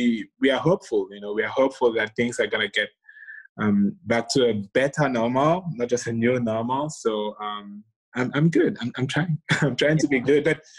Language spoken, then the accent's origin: English; Cameroon; moved away as an adult; also born or lived in United States / Italy; Yeah, I was born in Cameroon, and I did most of my education there.